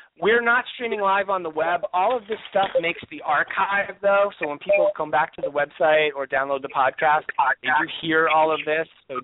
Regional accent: New Jersey, United States; in New Jersey, my home state. So she was awesome.

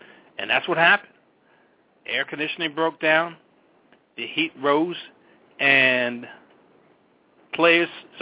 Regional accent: New Jersey, United States; Unfortunately, in my home state of New Jersey, on the New Jersey Turnpike

